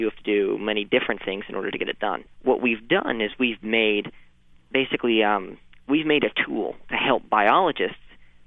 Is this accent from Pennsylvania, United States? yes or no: no; Oak Ridge, Tennessee, United States; Now, I come from Oak Ridge High School in Oak Ridge, Tennessee. In Oak Ridge, we've got a national laboratory kind of in our backyard, which is really neat.